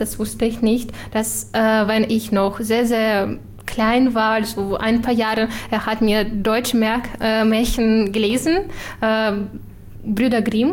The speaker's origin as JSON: {"language": "German", "town": "Kharkiv", "region": "Kharkiv Oblast", "country": "Ukraine", "second_language": "German", "said": "ich bin 17 Jahre alt. Ich komme aus der Ukraine, aus der schönen Stadt Kharkiv. Kharkiv liegt fast auf der Grenze mit Russland, schon fast im Osten."}